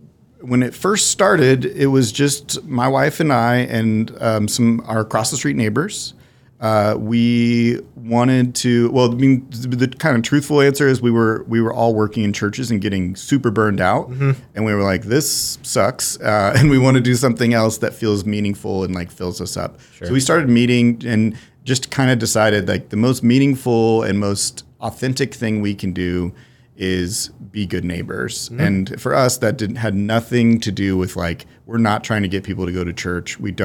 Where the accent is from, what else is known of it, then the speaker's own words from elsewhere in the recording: Salina, Kansas, United States; I grew up in Salina.